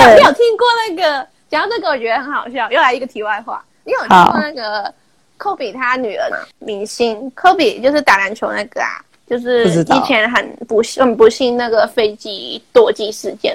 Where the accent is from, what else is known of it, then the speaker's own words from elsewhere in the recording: Hong Kong; now in Taiwan; 因为毕竟我是香港人呐、啊，我觉得他可以有机会可以去香港发展